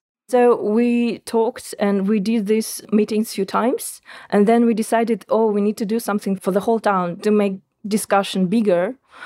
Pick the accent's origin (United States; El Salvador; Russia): Russia; Tyumen, Tyumen Oblast; English is a second language; approximately 60,000 Tatars live in my hometown, Tumen. We feel sometimes invisible because in the space of the town, you can't tell that we live there.